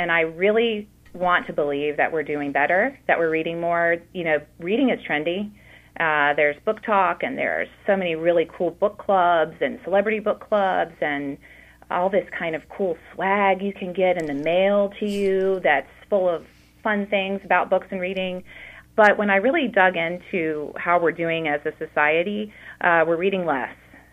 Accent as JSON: {"language": "English", "town": "Lynchburg", "region": "Virginia", "country": "United States", "tie": "born or raised there", "said": "So I grew up in Lynchburg, and I guess I was always a child that loved books and reading."}